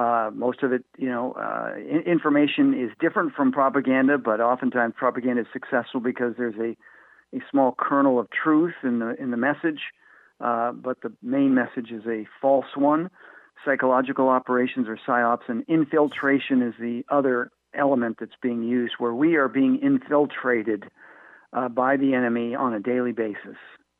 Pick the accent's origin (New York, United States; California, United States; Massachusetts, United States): Massachusetts, United States; You know, I'm from Massachusetts and spent a lot of time in New Hampshire